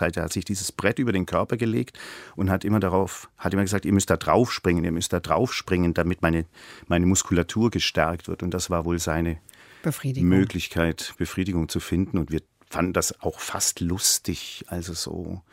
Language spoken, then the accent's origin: German; Baden-Württemberg, Germany; In der Nähe von meinem Heimatort. Mhm. Wangen im Allgäu ist 15 Kilometer von Kislik, hat ein Gymnasium.